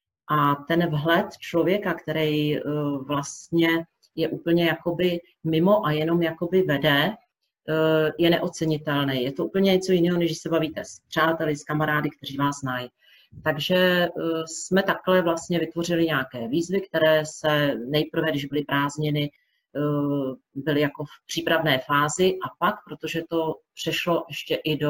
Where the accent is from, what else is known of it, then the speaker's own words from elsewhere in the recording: Chomutov, Ústí nad Labem Region, Czechia; to už tady zaznělo. Pocházím z Chomutova.